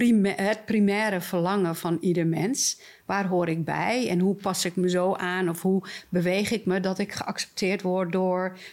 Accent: Amsterdam, North Holland, Netherlands; En vooral, ik ben in Amsterdam opgegroeid.

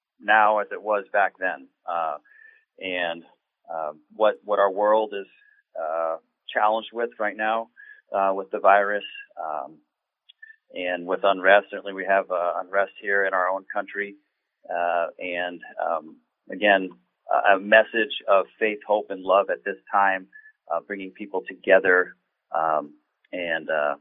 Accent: Florida, United States; also born or lived in Connecticut; I was born in Connecticut, and then junior high and high school down in Florida.

